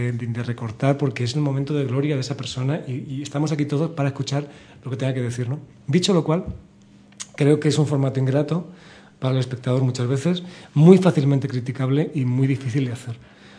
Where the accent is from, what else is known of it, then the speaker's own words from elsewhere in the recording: Lucena, Andalusia, Spain; esto me toca muy cerca porque es mi pueblo, Lucena, como es Montilla, y quería estar con ellos